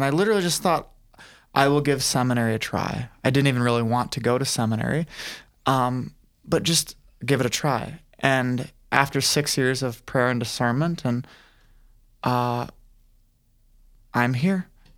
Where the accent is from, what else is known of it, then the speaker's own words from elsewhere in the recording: Aberdeen, South Dakota, United States; Well, I grew up in Aberdeen. That's where I've lived for most of my life.